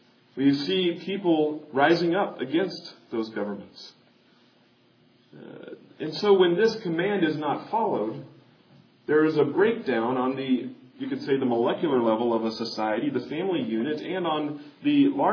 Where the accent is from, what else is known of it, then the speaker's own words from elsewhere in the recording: Kansas City, Missouri, United States; visited Kansas City, my hometown where I grew up.